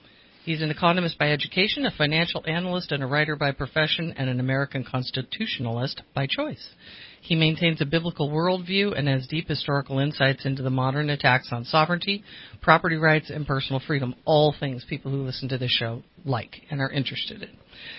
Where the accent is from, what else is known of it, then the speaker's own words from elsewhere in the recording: Ireland; My first lie. I'm Irish. We lie for, just sport.